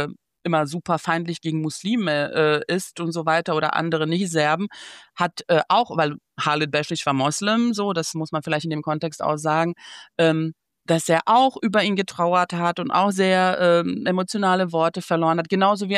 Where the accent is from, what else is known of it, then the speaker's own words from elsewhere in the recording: Banja Luka, Republika Srpska, Bosnia & Herzegovina; now in Germany; Sein allerletzter Auftritt war im August in Banja Luka, in meiner Heimatstadt.